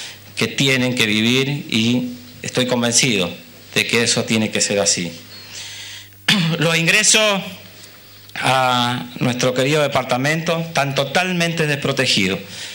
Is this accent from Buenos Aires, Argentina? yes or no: yes; Alvear, Buenos Aires, Argentina; que estemos 10 minutos para explicarle que somos de Alvear y que queremos hacer la denuncia.